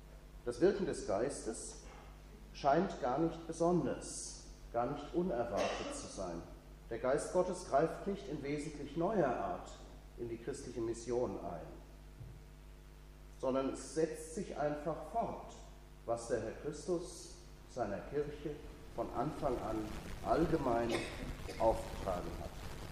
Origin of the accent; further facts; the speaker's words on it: Hesse, Germany; Da, wo ich herkomme, auch, das passt gut. In Oberhessen.